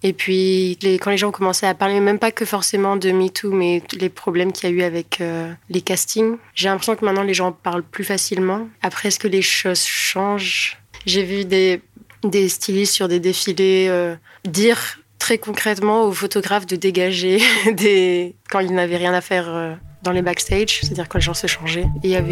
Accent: Côte d’Ivoire; born there; also born or lived in France; Quand je suis née, il était en Côte d'Ivoire, mais je ne me rappelle pas parce que j'avais qu'un an. Après, j'ai fait 4 ans en France.

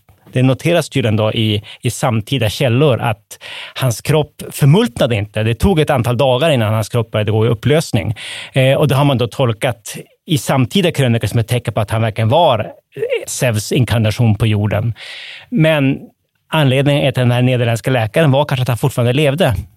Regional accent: Västerbotten County, Sweden; men alltså som västerbottning som vet att även de vackraste fiskeplaner

